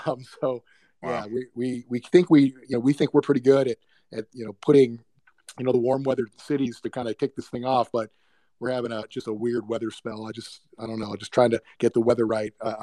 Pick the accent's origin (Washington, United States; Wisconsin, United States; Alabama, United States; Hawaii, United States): Hawaii, United States; now in Dallas, United States; I'm originally from Hawaii. So I don't understand snow and ice